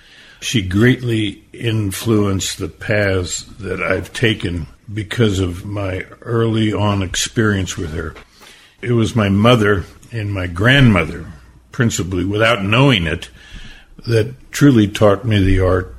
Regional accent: St. Louis, Missouri, United States; born there; I was born in St. Louis, Missouri.

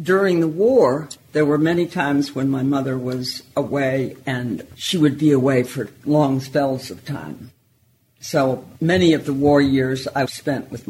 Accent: New York City, New York, United States; born there; I was born in the Doctor's Hospital in the city of New York on May the 6th, 1937.

